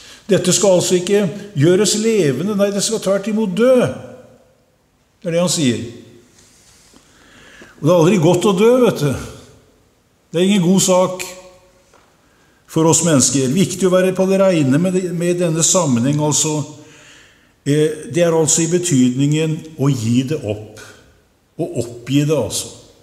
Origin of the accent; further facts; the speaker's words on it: Kragerø, Telemark, Norway; i Kragerø eller Sannidal, der jeg kommer fra